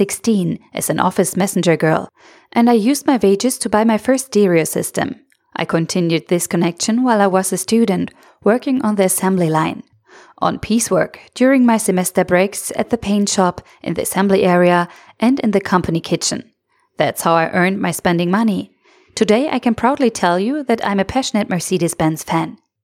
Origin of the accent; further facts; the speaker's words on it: Sindelfingen, Baden-Württemberg, Germany; born there; English is a second language; I was born in Sindelfingen